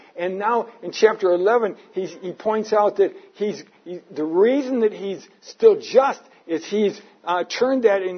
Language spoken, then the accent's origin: English; United States; I mean, in my own home nation, when I grew up in America, you know, the people in America have turned their back on God.